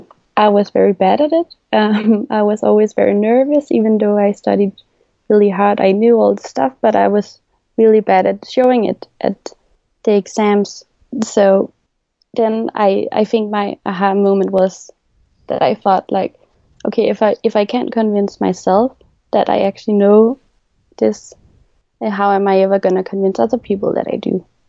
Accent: Denmark; And I was born and raised in Denmark, so I feel pretty Danish, but I look more Chinese

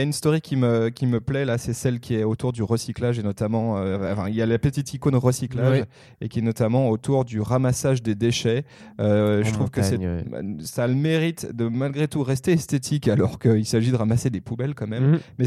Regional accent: Passy, Auvergne-Rhône-Alpes, France; je suis originaire de Passy.

